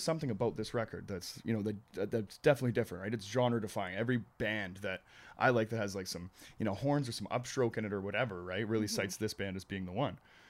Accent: British Columbia, Canada; we're from British Columbia.

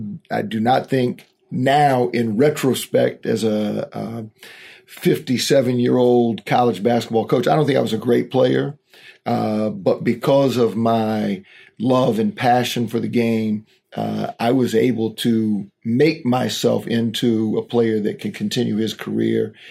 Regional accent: Durham, North Carolina, United States; I'm from Durham, so grew up there, played basketball at Jordan High School in Durham

